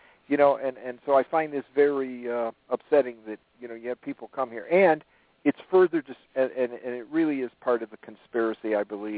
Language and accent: English; Connecticut, United States; now in South Carolina, United States; I'm originally from Connecticut.